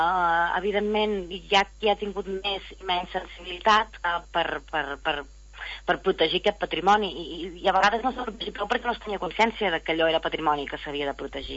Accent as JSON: {"language": "Catalan", "town": "Girona", "region": "Catalonia", "country": "Spain", "said": "Jo sóc originària de Girona, la meva família, però d'origen han viscut en diferents pobles de l'Empordà, per tant, és un territori meu molt conegut"}